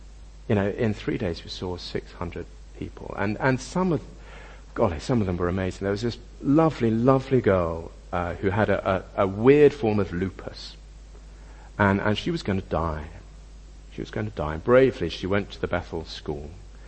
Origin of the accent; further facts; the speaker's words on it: United Kingdom; if you're British, and some of us, I imagine, in this room are British, if we are British, we don't want to kind of overclaim.